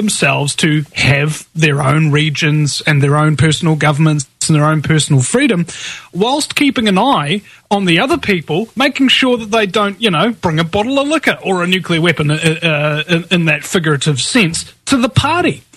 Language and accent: English; New Zealand; It's kind of a unique experience being a New Zealander on an American network.